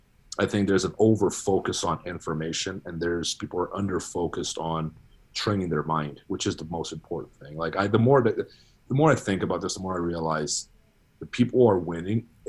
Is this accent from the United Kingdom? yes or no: no; Brazil; English is a second language; moved away as an adult; Well, I'm half Brazilian. My mom's Brazilian. I was raised in Brazil. I went to school there, elementary, high school, and college, all in Brazil. I was never educated in English language. I learned how to read and write when I moved here as an adult.